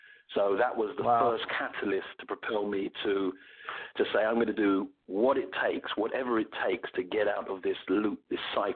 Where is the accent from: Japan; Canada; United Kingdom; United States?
United Kingdom; Kilburn, London; Well, originally I'm from London. I'm from a place, I'm not sure if your audience will know this place, but it's called Kilburn in London. It's near, I would say, West Hampstead. It's near places like Wembley.